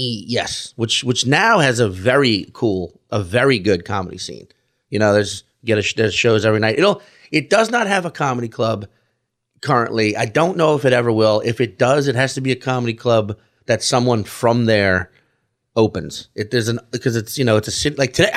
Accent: Chalmette, Louisiana, United States; also born or lived in Slidell; I was born in Slidell, Louisiana. I grew up in Chalmette, Louisiana.

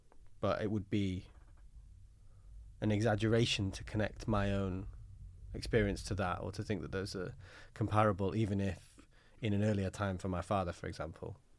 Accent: Manchester, North West England, United Kingdom; Lots of my friends where I'm from in Manchester are kind of, you know, similar to me.

